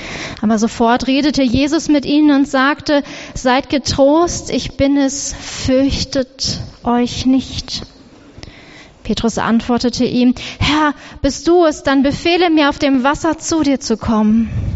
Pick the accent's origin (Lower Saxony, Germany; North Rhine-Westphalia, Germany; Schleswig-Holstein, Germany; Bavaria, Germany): Lower Saxony, Germany; Und ich bin ja Ostfriesin, ich finde das, was wir hier oft im Westerwald an Wind haben, gar nicht so schlimm